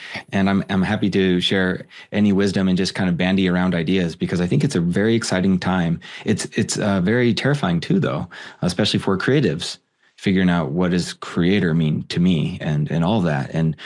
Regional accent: Montana, United States; But I grew up in Montana. I played college football at a small college.

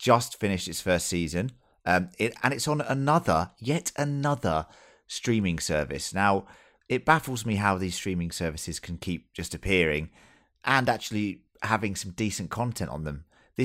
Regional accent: England, United Kingdom; As an English person, I didn't know that story.

